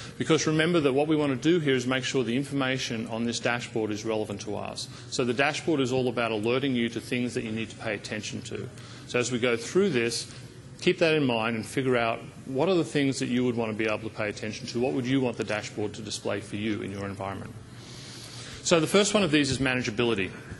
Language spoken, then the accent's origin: English; Brisbane, Queensland, Australia; I was doing a demo in my hometown of Brisbane